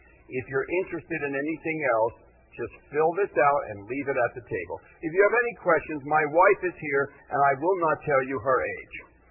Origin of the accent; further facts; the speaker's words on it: Miami, Florida, United States; born there; I was born in 1944, right here in Florida, in Miami, during the war.